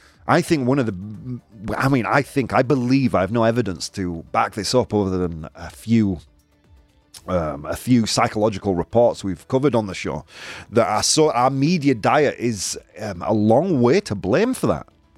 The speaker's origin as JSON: {"language": "English", "region": "England", "country": "United Kingdom", "said": "I'm English."}